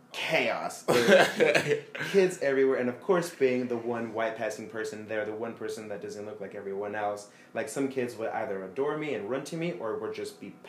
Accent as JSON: {"language": "English", "town": "Chicago", "region": "Illinois", "country": "United States", "said": "So I'm originally from Chicago."}